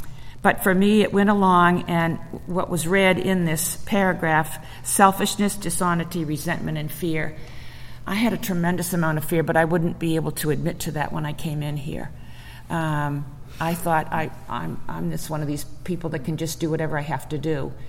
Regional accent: Lynn, Massachusetts, United States; also born or lived in Marblehead; I was born and raised and lived in Lynn, Massachusetts, which was maybe 10 miles away, a city of about 80,000

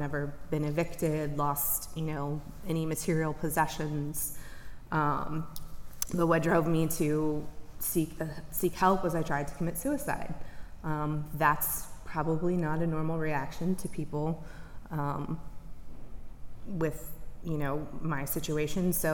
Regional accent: Midwest, United States; I grew up in the Midwest, good old, you know, Midwestern values. I come from a great family.

